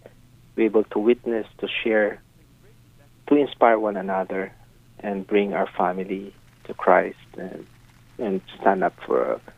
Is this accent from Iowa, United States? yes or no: no; Coatesville, Pennsylvania, United States; We're from Coatesville.